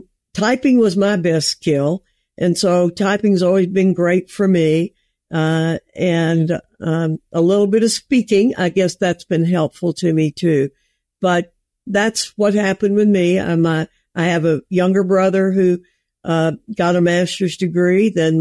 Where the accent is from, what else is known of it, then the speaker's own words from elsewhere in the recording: Avery County, North Carolina, United States; I grew up in Avery County in the mountains of North Carolina. And as I said, very poor, lived in houses with no electricity, no running water, only rental houses till I was 14.